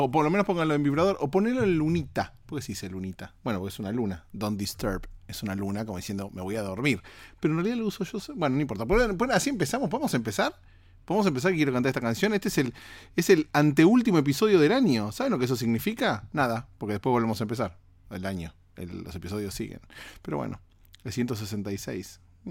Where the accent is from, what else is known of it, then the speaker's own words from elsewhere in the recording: Buenos Aires, Argentina; moved away; en Buenos Aires, en mi país donde soy oriundo, en Argentina